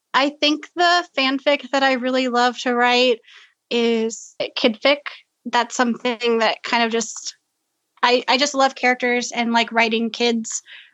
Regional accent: Dallas, Texas, United States; I'm from Dallas, Texas.

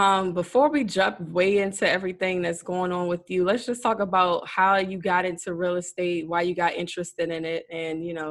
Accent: Washington, District of Columbia, United States; I'm from Washington, D.C. originally, so it was super important for me to have somebody to come on and talk about what's going on in the market there. I haven't lived there personally really in the last like 4 or 5 years

